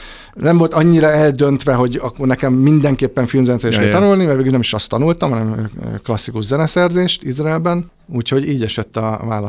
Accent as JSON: {"language": "Hungarian", "region": "Budapest", "country": "Hungary", "tie": "born there", "said": "Igen, Budapesten születtem."}